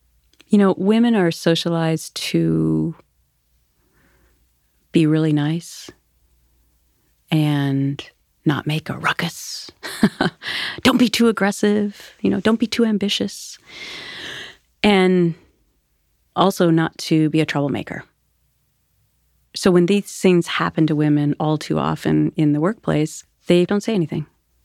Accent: Minnesota, United States; And growing up in Minnesota, everyone's, it's like there's this Minnesota nice thing.

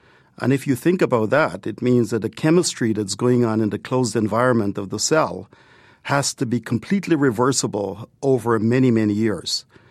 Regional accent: Guyana; So I grew up in Guyana, which is in South America, a very tiny country. I grew up very close to the mining sector.

